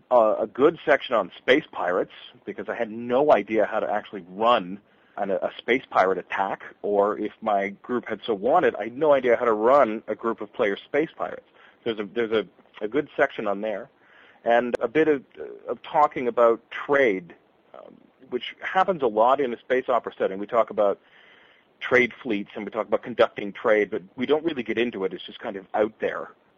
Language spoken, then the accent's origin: English; Ontario, Canada; I'm from Canada. I don't know if everybody listening knew that, but I live just outside of Toronto with my wife and my soon-to-be four-year-old daughter.